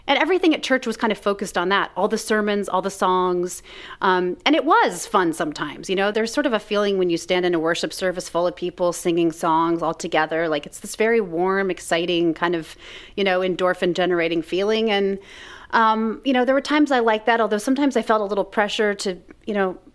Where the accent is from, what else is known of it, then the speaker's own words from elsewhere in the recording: Kansas City, Missouri, United States; So I grew up in Kansas City, Missouri. But if you've ever been to Kansas City, it's like there's a Kansas side and a Missouri side.